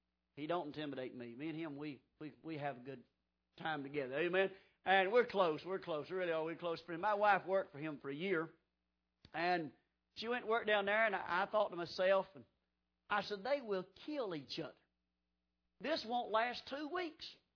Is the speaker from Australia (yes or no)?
no; Ronda, North Carolina, United States; And I grew up in the Rhonda Baptist Tabernacle down in Rhonda, North Carolina. That's where I got saved at.